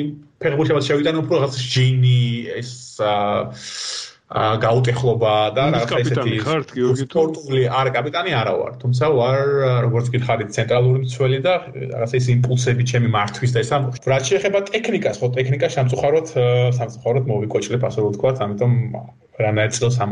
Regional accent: Batumi, Adjara, Georgia; რა თქმა უნდა დავიბად და გავიზარდე ბათუმში

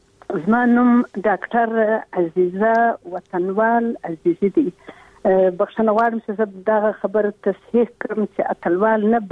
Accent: Kandahar, Afghanistan; زه یو افغان یم او بیا د قندهار اوسیدونکی یم په یو حساب چون وینه مې پښتنه ده

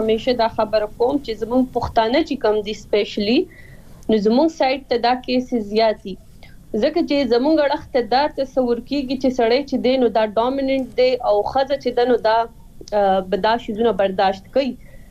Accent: Swat, Khyber Pakhtunkhwa, Pakistan; زه تخپل چونکی د سوات نه يم

